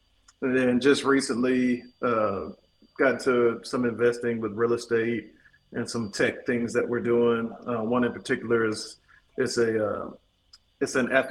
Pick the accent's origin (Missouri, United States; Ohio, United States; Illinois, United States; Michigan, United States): Ohio, United States; Youngstown; And then I'm from Ohio initially, Youngstown, Ohio. So my whole family, they love Mizzou, but they wanted Ohio State to win.